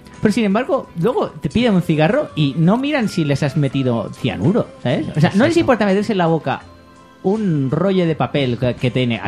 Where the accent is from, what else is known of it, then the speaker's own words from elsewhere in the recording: Tucumán, Argentina; Soy de Tucumán